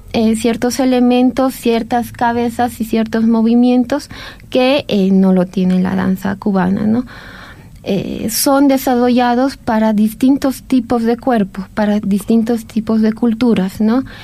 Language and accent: Spanish; Bolivia; nos beneficia a nosotros como bolivianos, bolivianas